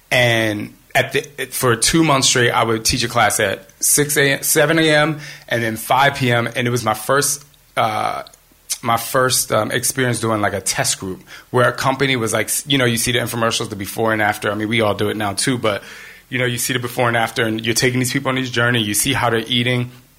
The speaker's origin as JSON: {"language": "English", "region": "New Jersey", "country": "United States", "said": "I'm from Jersey."}